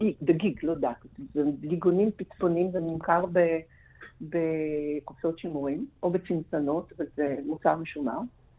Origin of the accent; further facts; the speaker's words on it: Riga, Latvia; אני באה מריגה שזה אזור יחסית ישיר ומבוסס